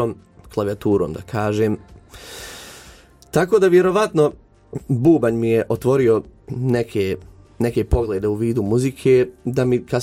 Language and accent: Bosnian; Brčko, Brčko District, Bosnia & Herzegovina; imam 24 godine, dolazim iz Brčkog distrikta